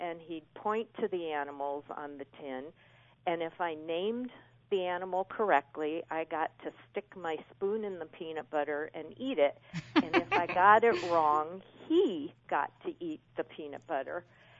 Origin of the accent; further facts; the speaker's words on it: Pasadena, California, United States; and my sister was born there, and that's where I did my growing up, what I consider my hometown.